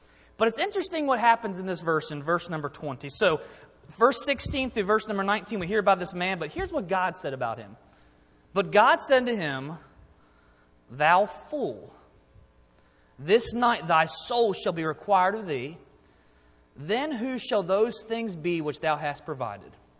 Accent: Maryland, United States; now in Haslett, United States

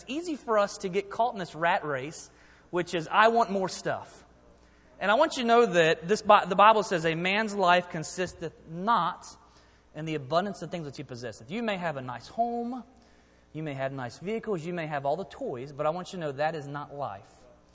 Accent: Maryland, United States

